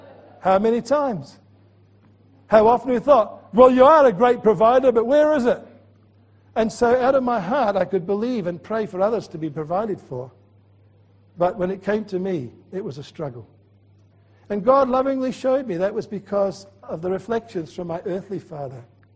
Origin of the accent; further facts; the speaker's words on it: Edinburgh, Scotland, United Kingdom; I can speak Scottish because I was born and bred in Edinburgh. I have been back to Edinburgh. I've been truly a Scot all my life